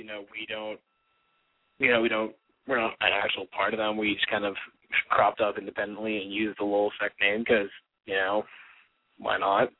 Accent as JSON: {"language": "English", "region": "California", "country": "United States", "said": "you can tell I'm from, I'm from the Bay, obviously."}